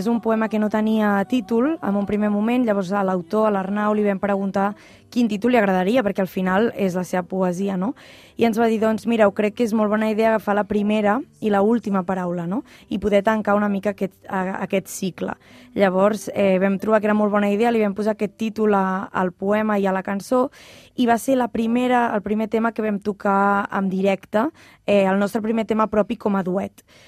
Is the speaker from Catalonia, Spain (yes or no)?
yes; Matadepera, Catalonia, Spain; sóc de Matadepera, però vaig estar un parell o tres d'anys a Barcelona.